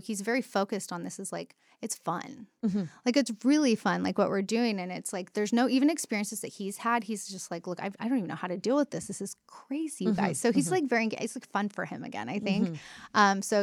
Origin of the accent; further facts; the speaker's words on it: Texas, United States; I grew up in Texas, cherry limeade Sonic.